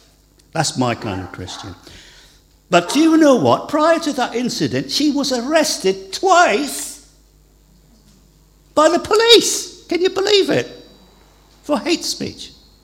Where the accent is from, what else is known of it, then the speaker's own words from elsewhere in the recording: Ireland; I'm Irish.